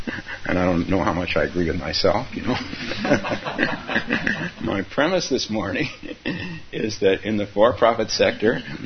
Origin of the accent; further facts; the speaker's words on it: California, United States; So the town I grew up in California, was a town where the Hewlett family lived.